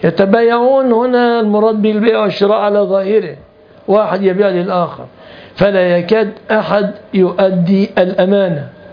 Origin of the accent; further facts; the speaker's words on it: Egypt; عندنا في مصر نسميها إذا جاءت جمرة على رجلك ترى انتفاخا، نسميها المصريون البربيئة